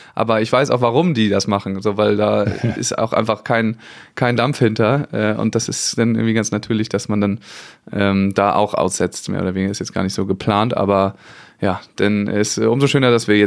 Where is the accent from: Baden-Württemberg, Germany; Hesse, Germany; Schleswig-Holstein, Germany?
Schleswig-Holstein, Germany; Kiel; aber ich komme ja nur mal aus Kiel, da war immer, war auch früher immer viel Handball